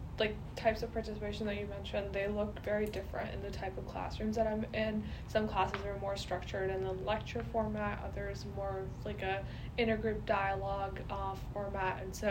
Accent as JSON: {"language": "English", "country": "Pakistan", "tie": "born or raised there", "lives_now": "Alexandria, United States", "said": "I live in Alexandria, Virginia, but originally born and raised in Pakistan."}